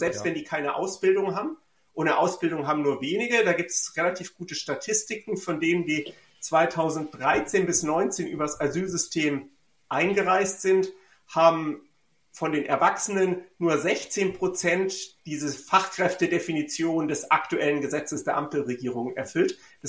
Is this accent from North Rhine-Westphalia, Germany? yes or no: no; Konstanz, Baden-Württemberg, Germany; Also ich komme ja aus Süddeutschland und speziell Konstanz ist in der Nähe zur Schweiz.